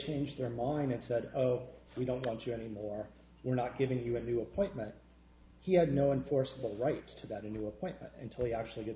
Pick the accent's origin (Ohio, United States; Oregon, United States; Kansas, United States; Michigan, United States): Ohio, United States; I decide to take a job with the U.S. Attorney's Office back in my home state of Ohio?